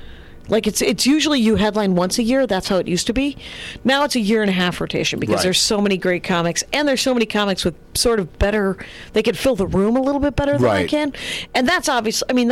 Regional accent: Wisconsin, United States; I know more about the Green Bay Packers than any other team, only because I'm from Wisconsin.

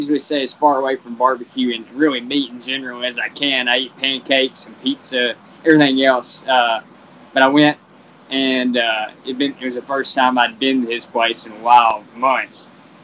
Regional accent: Dresden, Tennessee, United States; I grew up in Dresden, Tennessee, which is just, if you're in Houston, it would be not even considered a separate place

